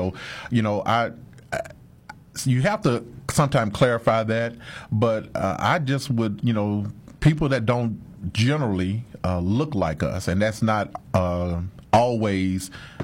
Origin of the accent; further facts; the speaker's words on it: Louisiana, United States; I guess it started back growing up in Louisiana in the 70s and 80s, man.